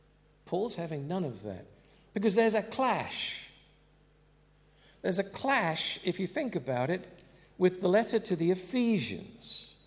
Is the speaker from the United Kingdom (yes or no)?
yes; Stoke Poges, South East England, United Kingdom; I grew up in Stoke Poges, and the baker's house was just at the bottom of the hill from us.